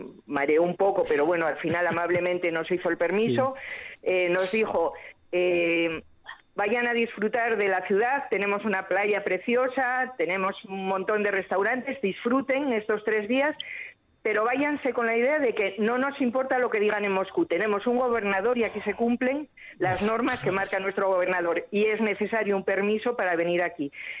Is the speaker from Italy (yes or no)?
no; Asturias, Spain; Soy asturiana, no me hables de trenes nacionales.